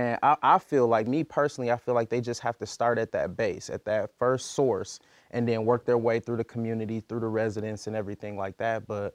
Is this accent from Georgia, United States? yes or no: no; Flint, Michigan, United States; growing up in Flint, I played varsity football all 4 years